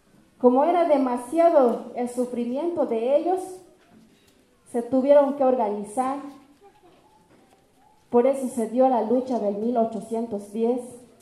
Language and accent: Spanish; Morelia, Chiapas, Mexico; vengo del Caracol 4 de Morelia y soy base zapatista.